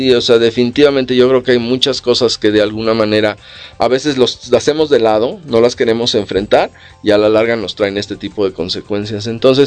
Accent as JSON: {"language": "Spanish", "country": "Mexico", "said": "También como mexicanos nuestra autoestima es muy, muy baja."}